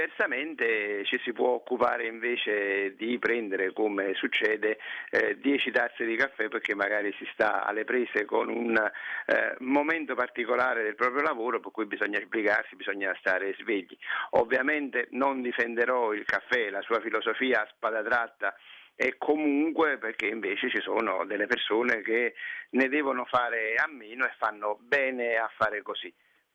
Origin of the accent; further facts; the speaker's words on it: Naples, Campania, Italy; d'altra parte io sono napoletano e per me non potrebbe essere così